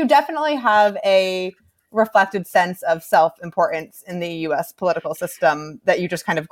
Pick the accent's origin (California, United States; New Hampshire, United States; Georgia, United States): New Hampshire, United States; I grew up in New Hampshire's 1st District, which is currently represented by Chris Pappas